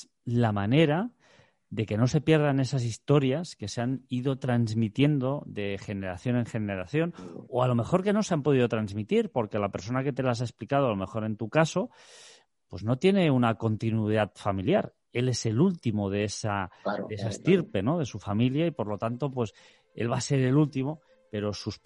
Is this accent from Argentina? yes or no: no; Andorra; first language Catalan; Spanish is a second language; el catalán, que es de hecho es nuestro idioma materno, nuestro idioma de nacimiento. Yo como andorrano